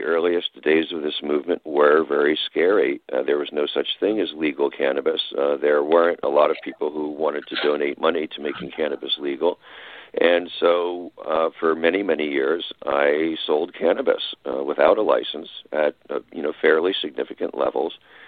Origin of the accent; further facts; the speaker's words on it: Washington, District of Columbia, United States; I was growing up in Washington, D.C., in a civil rights household.